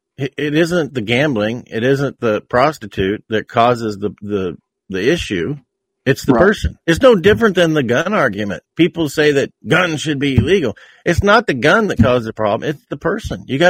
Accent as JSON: {"language": "English", "region": "Nebraska", "country": "United States", "tie": "born or raised there", "said": "in my home state of Nebraska"}